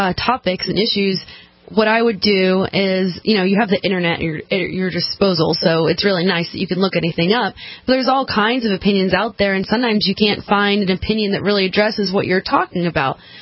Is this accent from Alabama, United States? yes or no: yes; Alabama, United States; I'm from Alabama.